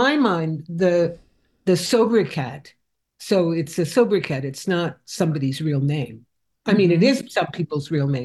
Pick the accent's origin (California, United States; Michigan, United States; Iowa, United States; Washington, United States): California, United States; Oakland; also born or lived in North Carolina; So I'm from the West Coast. I'm from Oakland. And, you know, I moved to Oakland as a tiny infant in my mother's arms. So I'm a Californian. I am not a Southerner.